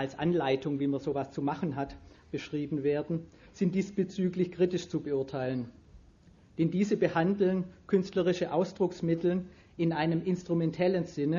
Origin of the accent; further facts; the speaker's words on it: Stuttgart, Baden-Württemberg, Germany; ich komme ja aus Stuttgart